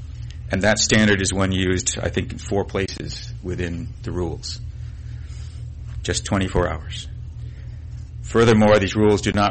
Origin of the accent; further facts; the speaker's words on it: Somerville, Maine, United States; from Somerville, testifying in opposition to LD 395.